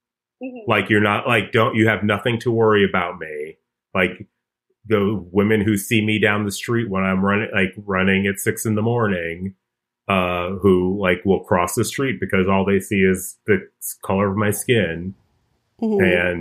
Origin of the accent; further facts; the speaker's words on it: Chicago, Illinois, United States; But I mean, I grew up in Hyde Park in Chicago